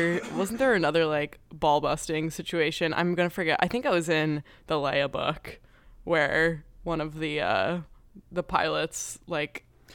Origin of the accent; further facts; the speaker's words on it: England, United Kingdom; Not that I'm not an English person, but she's a real English person.